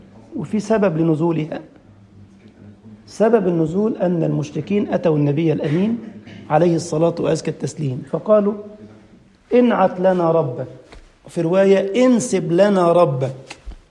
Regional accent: Egypt; جات موجة كده عندنا في مصر في فترة من الفترات

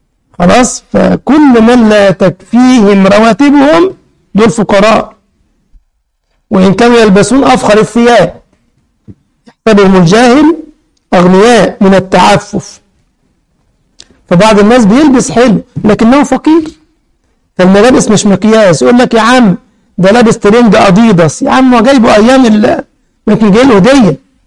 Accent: Egypt; احنا الكسكس عندنا في مصر بيتعمل حلويات باللبن كده

